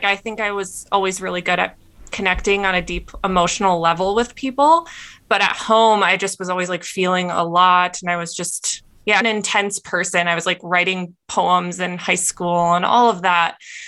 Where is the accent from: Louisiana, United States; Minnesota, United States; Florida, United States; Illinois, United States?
Minnesota, United States; moved away as an adult; And like I said, I grew up in Minnesota. When I graduated, I didn't know that I was going to move to California.